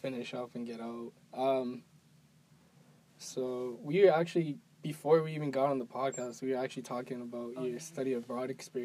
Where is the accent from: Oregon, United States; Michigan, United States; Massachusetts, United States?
Massachusetts, United States; Boston; now in Amherst, United States; just growing up in Boston, growing up in a city, and then moving here to Amherst